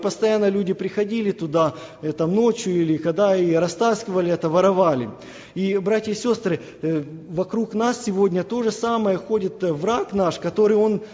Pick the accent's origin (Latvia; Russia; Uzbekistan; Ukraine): Ukraine; moved away; когда я приехал из Украины